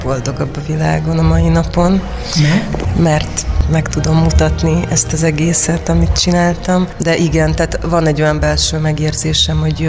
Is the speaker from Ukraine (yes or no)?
yes; Ukraine; Én ukrán vagyok, én kint születtem, anyukám még mindig kint él